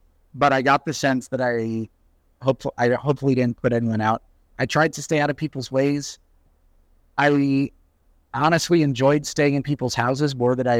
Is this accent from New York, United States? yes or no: yes; New York, United States; I'm from New York, and people don't have guest rooms in New York.